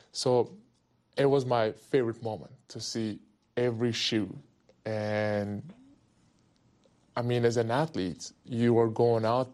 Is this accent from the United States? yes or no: no; Turkey; When I was a little kid, I was obviously growing up in Turkey